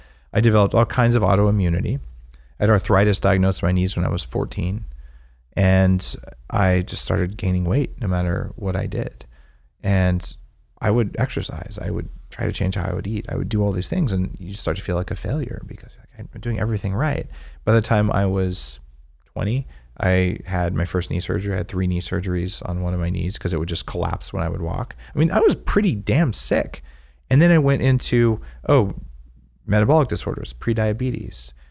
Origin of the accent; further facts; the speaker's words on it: New Mexico, United States; As a kid growing up in New Mexico, I'm spending time in the forest, or more likely the desert.